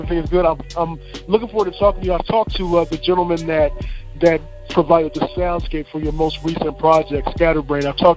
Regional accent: Victorville, California, United States; I'm from the San Bernardino area, a little town called Victorville.

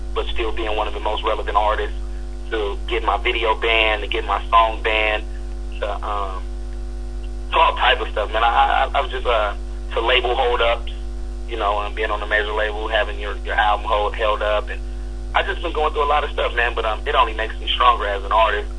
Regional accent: California, United States; it makes you feel good again to say, I'm from California, man, because you're looking up and down the coast

